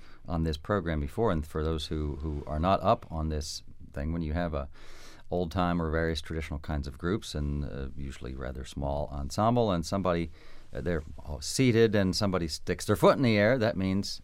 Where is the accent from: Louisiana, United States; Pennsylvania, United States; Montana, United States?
Pennsylvania, United States; false. I grew up in Pennsylvania.